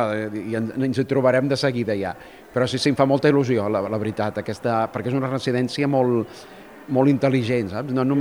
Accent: Catalonia, Spain

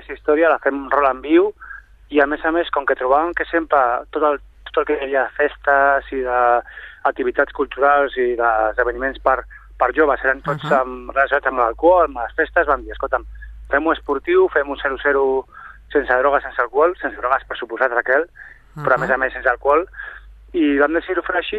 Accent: Sabadell, Catalonia, Spain; born there; jo vaig néixer a Sabadell

